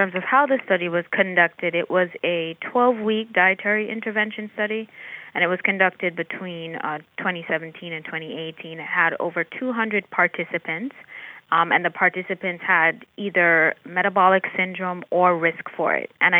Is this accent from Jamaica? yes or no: yes; Jamaica; also born or lived in New York; now in United States; I'm originally from Jamaica. I spent a lot of time in the tropics as well as in New York. As you mentioned, I went to school on Long Island. So definitely a New Yorker at heart, I would say. And then I really also love the South. I moved down South